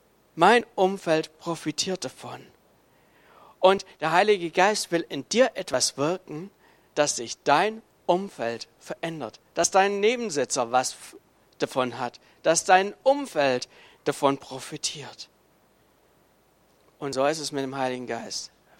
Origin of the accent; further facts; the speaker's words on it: Baden-Württemberg, Germany; ich gucke als Pastor, Schwabe und als Erbe die ganze Sache